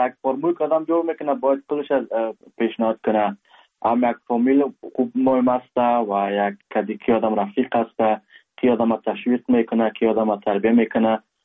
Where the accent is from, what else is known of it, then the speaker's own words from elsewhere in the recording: Kabul, Afghanistan; now in Germany; از کابل هستم. پدر جانم که مادر جان مردوشان از کابل هست، پدر کلانای ما از کابل هست.